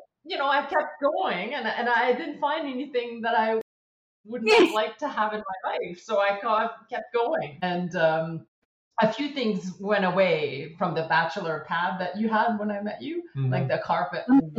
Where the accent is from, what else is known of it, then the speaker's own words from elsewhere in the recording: Quebec, Canada; I grew up in Quebec, French environment